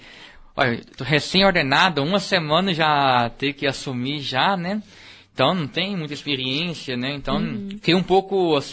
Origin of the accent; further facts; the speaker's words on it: Goiânia, Goiás, Brazil; Eu sou natural de Goiânia, né? Do estado de Goiás, né? Um bom goiano, né? O povo fala em Goiás, o goiano do pé rachado, né? Comedor de piqui, né? Então, mas já estou fora de Goiânia há 9 anos.